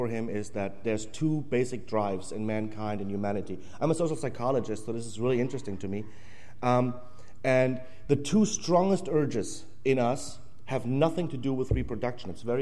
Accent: Germany; English is a second language; moved away; I'm from Germany originally.

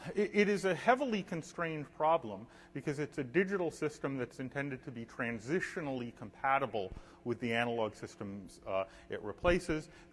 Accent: Philadelphia, Pennsylvania, United States; The Philadelphia Police Department, for example, my hometown uses P25.

